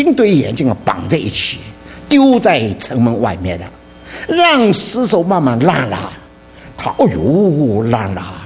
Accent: China; 我们都是中国人，是儒家的影响了

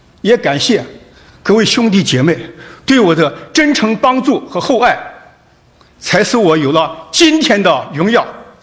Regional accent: Xi'an, Shaanxi, China; 现年68岁，我来自中国西安，中共党员，2001年退休。

